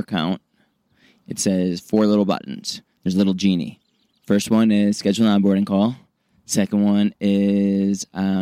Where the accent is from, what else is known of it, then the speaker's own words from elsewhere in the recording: Chicago, Illinois, United States; now in Los Angeles, United States; Born and raised in Chicago, but I've been in LA for 20 years.